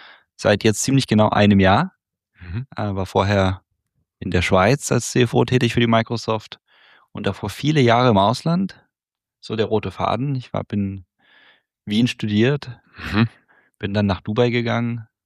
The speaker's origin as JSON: {"language": "German", "town": "Leipzig", "region": "Saxony", "country": "Germany", "said": "Ich komme ja ursprünglich aus Leipzig, bin Kind der 80er"}